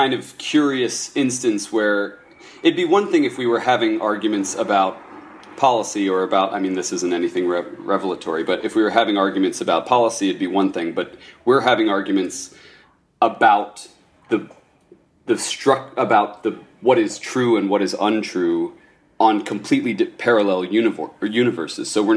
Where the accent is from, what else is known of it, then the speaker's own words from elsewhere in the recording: Ohio, United States; I'm from Ohio. I know that my family is particularly defiant and particularly stubborn